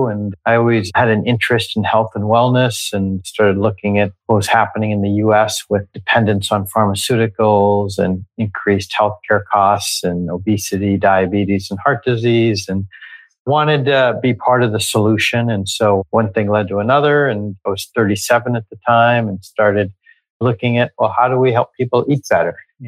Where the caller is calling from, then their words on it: Culver City, California, United States; calling in from Veggie Grill headquarters in Culver City, California, which is part of Los Angeles.